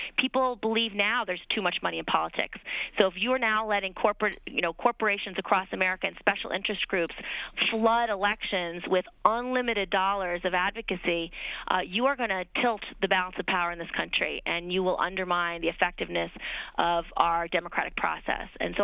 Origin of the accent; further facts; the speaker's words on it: Albany, New York, United States; But, you know, I grew up in Albany, New York. I lived in New York City for over 10 years.